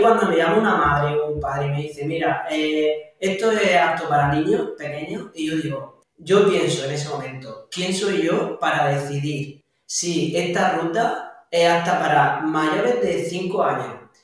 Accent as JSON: {"language": "Spanish", "region": "Region of Murcia", "country": "Spain", "also_born_or_lived": "Ireland", "said": "montar una en la tierra de donde yo soy, con la idea de dar a conocer la región de Murcia"}